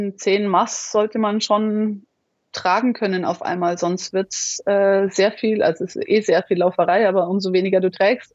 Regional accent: Munich, Bavaria, Germany; als echtes Münchner Kind. Ich bin in München geboren

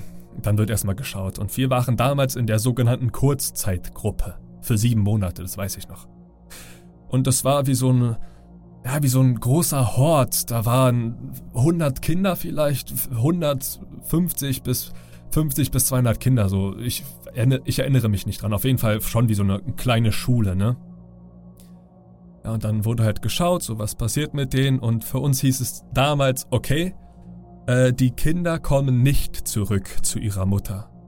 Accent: Berlin, Germany; ich bin 25 Jahre alt, ich komme aus Berlin, bin hier groß geworden und lebe hier.

